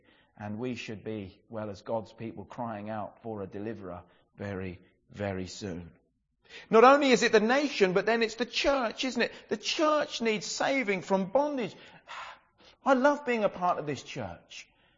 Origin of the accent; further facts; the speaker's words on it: England, United Kingdom; we spent as English people £36 million on Halloween costumes for our pets.